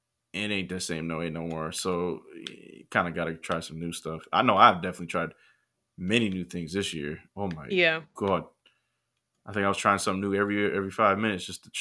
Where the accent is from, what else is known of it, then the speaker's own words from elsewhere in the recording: United States; I'm not walking around puffing my chest out that I'm from America.